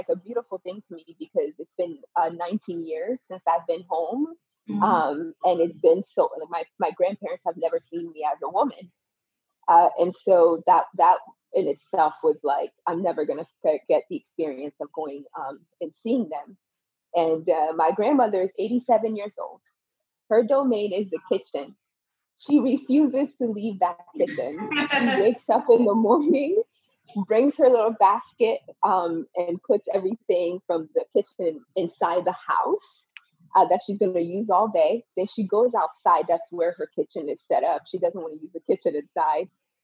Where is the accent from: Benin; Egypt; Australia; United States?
Benin; Porto-Novo, Ouémé; English is a second language; So like I mentioned earlier, I'm from Porto-Novo, Benin. Porto-Novo is the capital of our country. And I grew up in this little town called Hueme Detromede. I was there till I was about 10 years old.